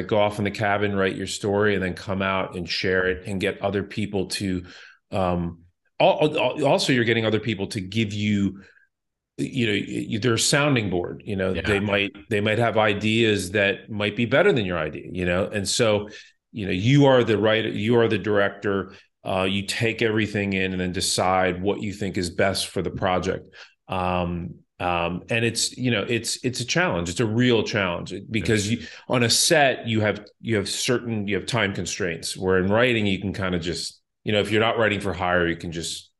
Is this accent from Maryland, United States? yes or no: yes; Bethesda, Maryland, United States; So I started looking at film schools and chose one that was close to my hometown of Bethesda, Maryland, which was American University.